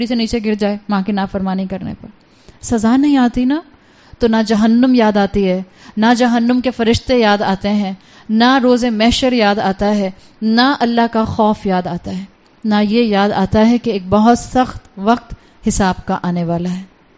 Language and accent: Urdu; Lahore, Punjab, Pakistan; now in Karachi, Pakistan; میں تو خیر لاہور سے ہوں تو لاہور میں ہمیشہ بارشیں بہت ہوتی تھیں، کراچی آ کر ہم نے محسوس کیا کہ یہاں بارشیں کم ہوتی ہیں.